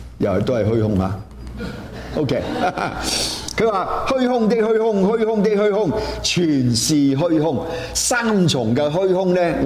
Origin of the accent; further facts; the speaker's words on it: Guangdong, China; 我哋廣東人係好識得用呢啲字眼咧